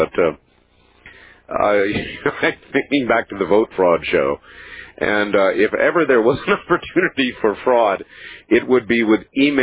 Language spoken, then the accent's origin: English; Saskatchewan, Canada; having been born and raised in Saskatchewan, I was interested in your caller who said the province was twice the size of Texas.